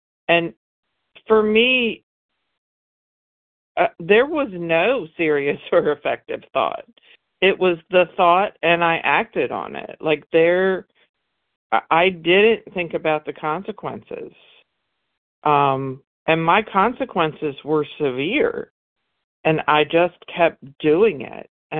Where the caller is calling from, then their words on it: Mississippi, United States; Good morning, family. … I'm calling from Mississippi.